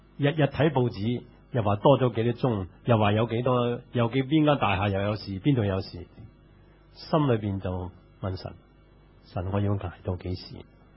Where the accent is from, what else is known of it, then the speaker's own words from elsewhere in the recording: New Territories, Hong Kong; 我在新界长大，我们在新界的时候听见那些人经常唱一首歌